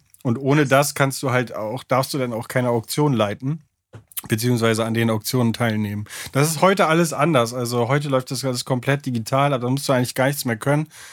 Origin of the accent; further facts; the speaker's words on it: Bremen, Germany; Also ich bin eigentlich Bremer, ich komme eigentlich aus dem hohen Norden.